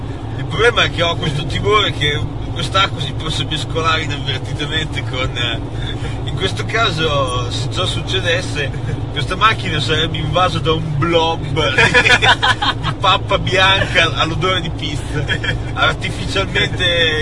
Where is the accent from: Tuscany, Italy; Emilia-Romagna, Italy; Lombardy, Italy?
Emilia-Romagna, Italy; è vero che veniamo dalla Romagna, che è un posto dove effettivamente non si mangia male.